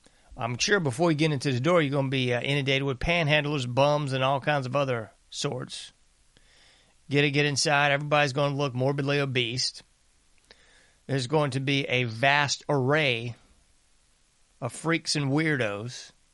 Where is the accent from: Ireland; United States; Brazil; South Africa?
United States; Southern US; I know I'm from the South, and I know that things are quite different here.